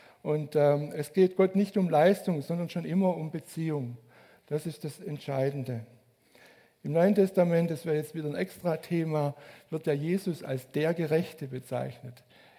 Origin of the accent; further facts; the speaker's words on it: Ebershardt, Baden-Württemberg, Germany; also wenn der jetzt in Ebershardt gewohnt hätte, wo ich herkomme, dann könnte ich mir lebhaft den Tratsch oder Klatsch vorstellen.